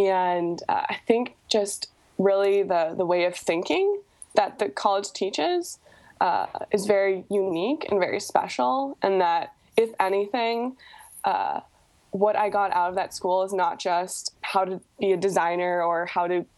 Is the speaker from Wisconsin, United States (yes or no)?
yes; Wisconsin, United States; I grew up in Wisconsin, and I went to college to study graphic design.